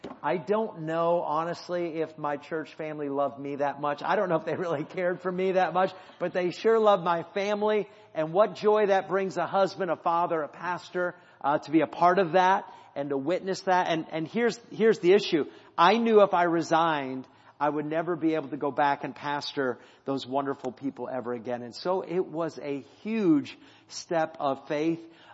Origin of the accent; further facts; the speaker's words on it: New Hampshire, United States; She's from Ohio, and I'm from New Hampshire. And we met in college in Florida.